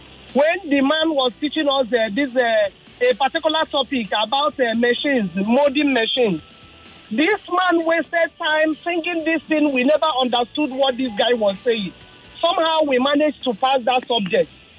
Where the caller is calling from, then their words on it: Lagos, Nigeria; I'm coming from Lagos Island.